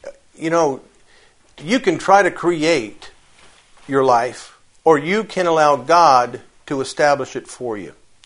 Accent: United States; You know that I'm from the United States, if my accent didn't give me away.

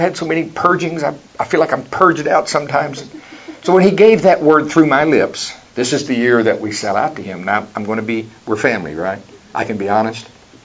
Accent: Oklahoma, United States; I love college football. I'm from Oklahoma.

